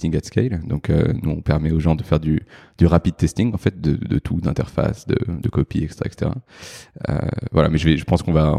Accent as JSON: {"language": "French", "town": "Paris", "region": "Île-de-France", "country": "France", "said": "Je suis un Français et Parisien pur souche."}